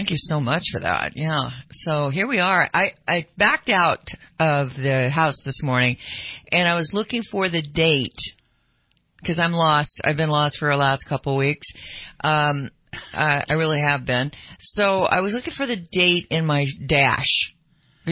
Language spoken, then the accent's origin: English; United States; being an American who had never been to that part of the world